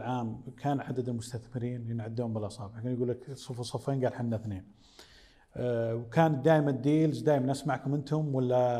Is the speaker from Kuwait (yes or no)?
no; Saudi Arabia; بدأت الصناديق تكثر عندنا في السعودية